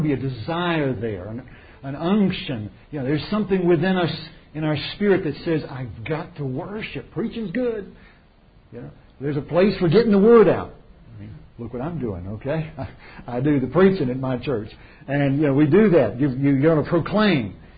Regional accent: Rome, Georgia, United States; Now, I drove over here from Georgia. Okay, we're from Rome, Georgia.

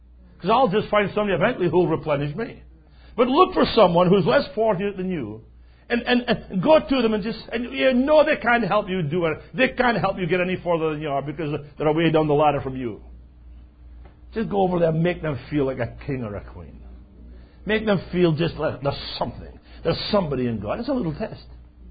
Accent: Scotland, United Kingdom; And remember, I'm Scottish as well.

